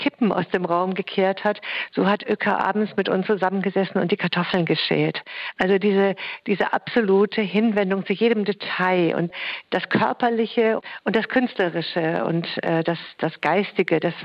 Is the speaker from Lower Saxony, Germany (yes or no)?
yes; Göttingen, Lower Saxony, Germany; ich als ganz junge Frau im Studium in Göttingen, meiner Heimatstadt, bei einem Ausstellungsaufbau mitgeholfen habe